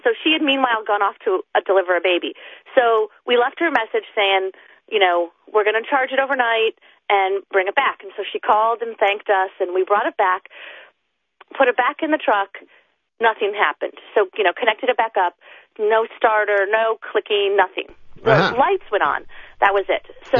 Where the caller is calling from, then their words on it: Seattle, Washington, United States; from Seattle, Washington.